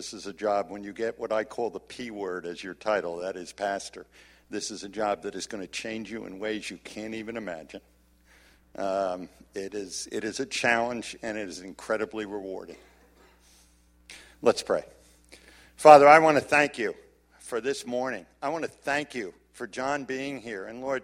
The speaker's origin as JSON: {"language": "English", "region": "New Jersey", "country": "United States", "said": "I'm from New Jersey, so I can avoid whatever you tell me to do and do what I want."}